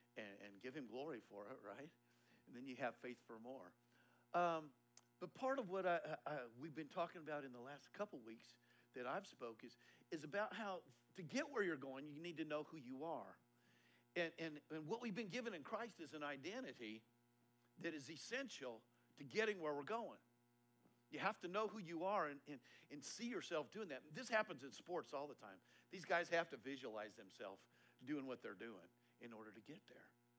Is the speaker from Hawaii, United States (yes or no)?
no; Colorado, United States; I'm expecting because I grew up in Eastern Colorado, you know, where it's like family dining